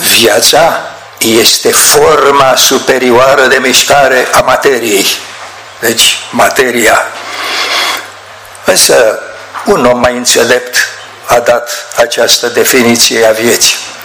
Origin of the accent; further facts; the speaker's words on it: Baia Mare, Maramureș County, Romania; Dar eu sunt om mai de la Baia Mare, de la Baia Mare, da.